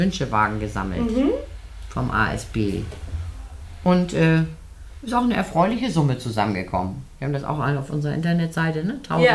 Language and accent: German; Hamburg, Germany; Ich bin ein Hamburger Mädchen.